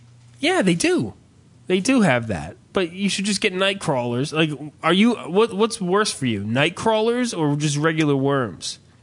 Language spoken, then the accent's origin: English; New Jersey, United States; No. We're from New Jersey. We're not from fucking... We're not Tommy Pantera out in the goddamn Crystal Springs of Colorado.